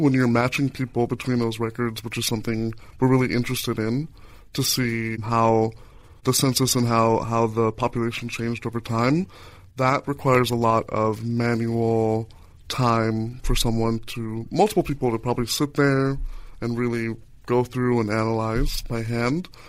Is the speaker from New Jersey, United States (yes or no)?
no; Bakersfield, California, United States; my mother immigrated from Guatemala, and I grew up in the Central Valley. I grew up in Bakersfield.